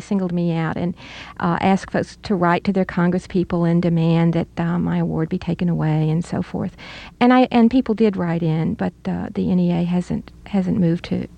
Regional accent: Alabama, United States; I grew up in the Deep South in Alabama during my teenage years were during the civil rights battles.

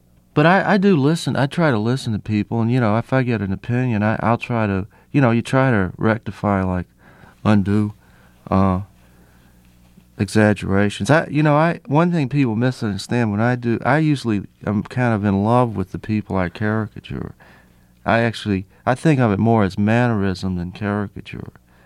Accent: Nashville, Tennessee, United States; The Grand Ole Opry is right there. I'd love to do it. If it wasn't my hometown, I probably would have done it by now.

